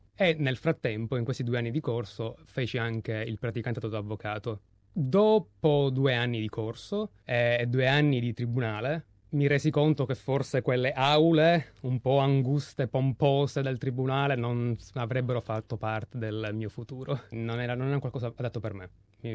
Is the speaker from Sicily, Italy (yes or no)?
yes; Marsala, Sicily, Italy; now in Australia; sono originario di Marsala, che è una città della Sicilia occidentale. Prima di giungere in Australia